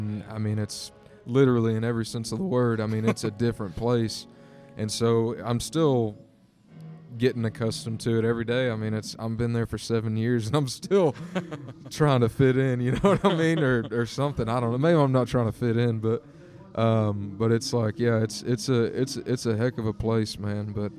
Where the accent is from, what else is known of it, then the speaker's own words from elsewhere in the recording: Cypress, Texas, United States; I'm from Cypress, so, you know, about an hour away from me, and in Texas